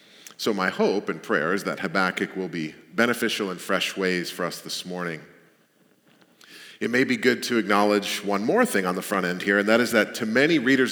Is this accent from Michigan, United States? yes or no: yes; Michigan, United States; Now, I'm from Michigan and have an aunt and uncle that are right there in Traverse City.